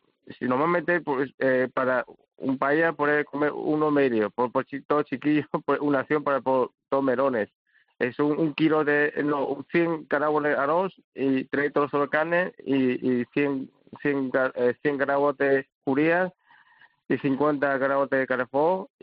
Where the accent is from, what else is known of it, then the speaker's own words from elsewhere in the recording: China; Spanish is a second language; El secreto, sí que verán, soy chino porque trabajamos muchos.